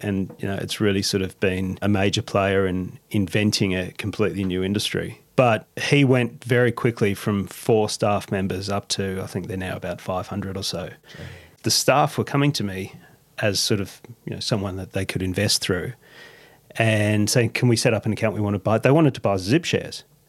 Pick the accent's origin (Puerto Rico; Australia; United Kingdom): Australia; he's US, we're Aussie